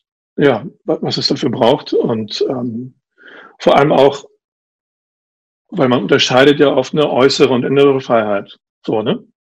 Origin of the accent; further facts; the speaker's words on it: Germany; born there; ich bin ja hier geboren in die Bundesrepublik Deutschland zum Beispiel und habe halt einfach meine Familie und mein Perso und ne, bin halt hier irgendwie gemeldet und irgendwie im System drin.